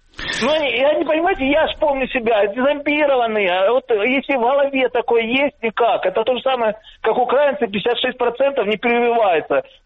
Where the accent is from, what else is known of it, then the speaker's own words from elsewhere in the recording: Donetsk, Donetsk Oblast, Ukraine; moved away as an adult; Теперь, я сам с Донецка. Я потерял там все. Я приехал сюда